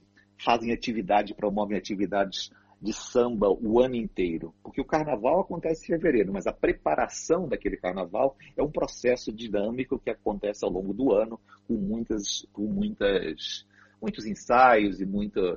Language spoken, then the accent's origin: Portuguese; Rio de Janeiro, Brazil; born there; Você sabia que o Rio de Janeiro é a cidade onde eu nasci, né?